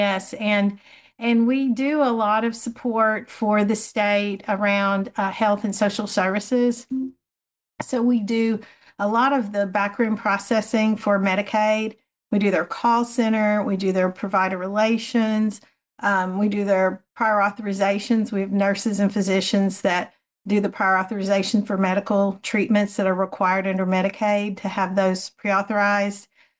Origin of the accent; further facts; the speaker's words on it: Hot Springs, Arkansas, United States; Well, I grew up in Hot Springs, and I was really fortunate to have great parents.